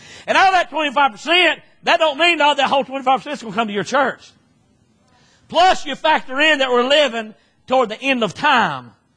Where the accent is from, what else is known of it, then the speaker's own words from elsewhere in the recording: North Carolina, United States; as I was growing up in North Carolina in the mountains up there